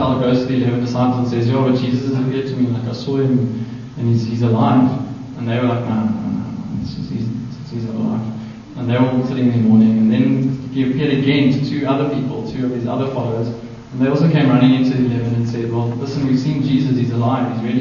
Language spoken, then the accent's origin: English; Secunda, Mpumalanga, South Africa; We're all together, and I'm from Secunda.